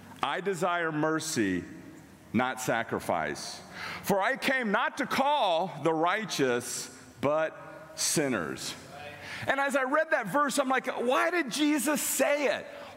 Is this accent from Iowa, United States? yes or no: yes; Iowa, United States; now in Texas, United States; I was from Iowa, so I knew, get the faucets running a little bit